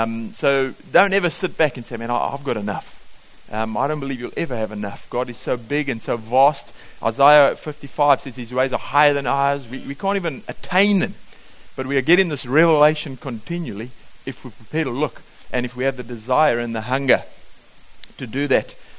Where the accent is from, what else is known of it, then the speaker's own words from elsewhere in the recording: South Africa; moved away as an adult; now in New Zealand; Being a South African watching the game and the attitude and the way people looked at Richie McCaw